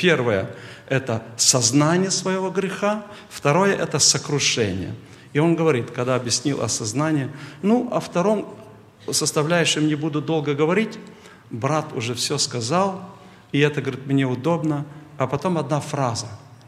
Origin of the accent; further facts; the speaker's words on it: Siberia, Russia; Если в Москве потепление, жди 3 дня, а я из Сибири.